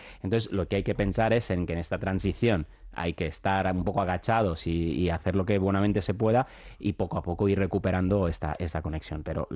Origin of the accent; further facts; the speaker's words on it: Italy; también te digo, como italiano también